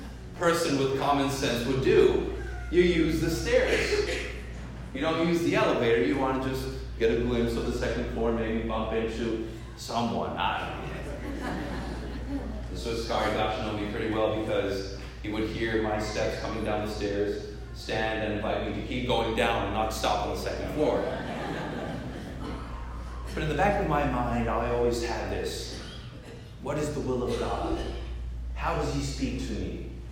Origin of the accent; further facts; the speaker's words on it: Mexico; now in San Antonio, United States; I'm a seminarian from Mexico studying in the Archdiocese of San Antonio.